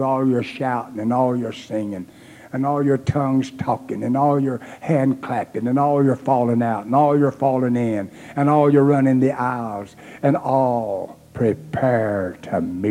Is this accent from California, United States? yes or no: no; North Carolina, United States; I've been reading the works of Duke University. It's my home state